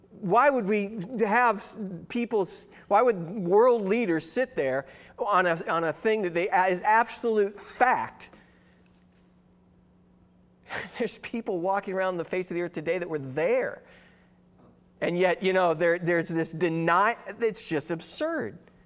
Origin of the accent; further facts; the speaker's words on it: California, United States; I grew up in Southern California, so I'd watch, you know, local news and have all this stuff going on.